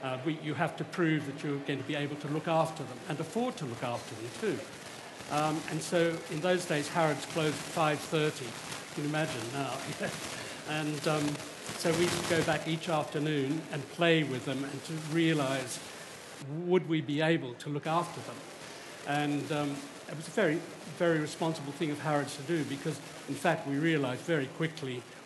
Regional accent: Australia; moved away; And I grew up in Australia, and it was just like a magnet for all Australians to come here.

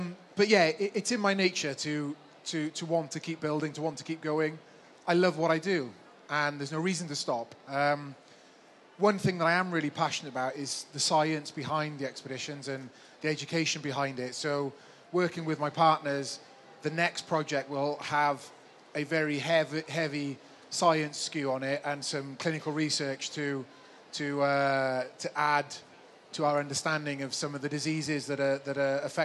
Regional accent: Pontypridd, Wales, United Kingdom; born there; I was born in Pontypridd.

